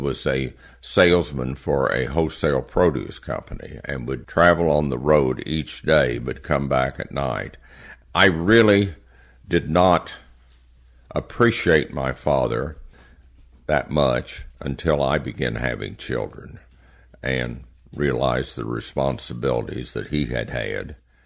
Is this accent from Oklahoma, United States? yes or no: yes; Ponca City, Oklahoma, United States; Of course, I was familiar with the land run because of growing up in Ponca.